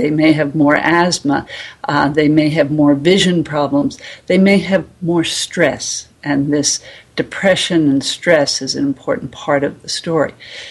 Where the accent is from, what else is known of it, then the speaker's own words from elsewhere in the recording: Durham, North Carolina, United States; I often also cite an example from my hometown of Durham, North Carolina.